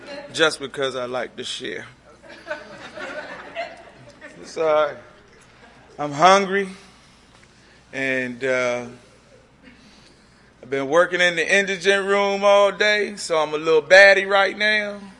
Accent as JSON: {"language": "English", "region": "New Jersey", "country": "United States", "tie": "born there", "said": "I really didn't have a problem in my early years, because I was born in Jersey."}